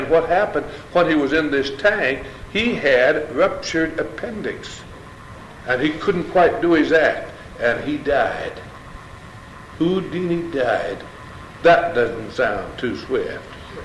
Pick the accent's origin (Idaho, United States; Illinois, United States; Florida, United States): Idaho, United States; I come from the Sticks of Idaho, a town about the size of Haines.